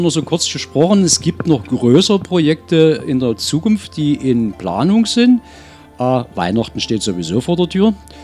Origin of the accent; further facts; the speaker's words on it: Saxony, Germany; Als Sachse ja Schenkenberg oder Kaffee und Kaffee ist immer so schön, ja.